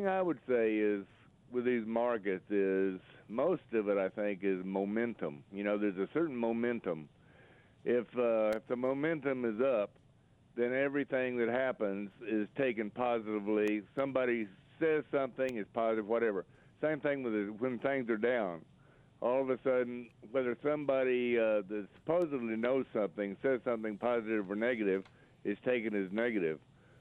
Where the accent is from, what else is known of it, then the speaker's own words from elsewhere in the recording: Clovis, New Mexico, United States; You know, I'm from Clovis, New Mexico.